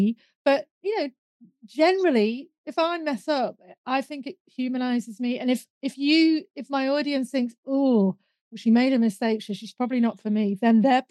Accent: United Kingdom; You know, we're British, we're told not to talk about these things.

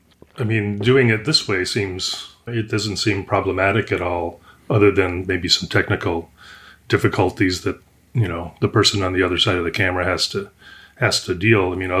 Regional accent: Los Angeles, California, United States; I grew up in Los Angeles, California, in the suburbs, in different places, you know, outside of the downtown area

